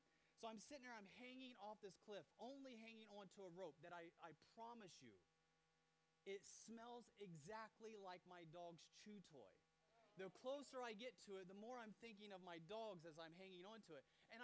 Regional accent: Indiana, United States; My hometown is in a state called Indiana.

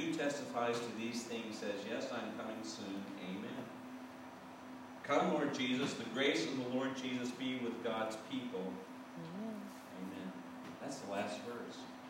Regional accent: North Carolina, United States; Near my hometown in North Carolina, there's a city called Hot Springs.

